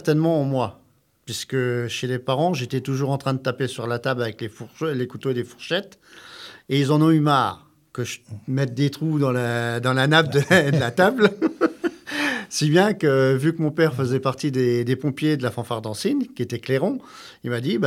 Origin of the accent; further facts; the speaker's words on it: Alençon, Normandy, France; moi, je viens d'Alençon. Et ça fait déjà pas mal d'années que j'habite à Alençon.